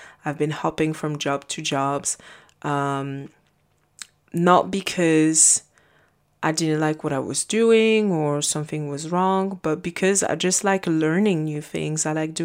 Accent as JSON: {"language": "English", "country": "Belgium", "tie": "born or raised there", "also_born_or_lived": "Congo", "said": "I was born in Congo and then I moved to Belgium, and that's where I was raised. And it was really, really hard growing up because for Congolese, I wasn't really Congolese because I was raised, quote unquote, the European"}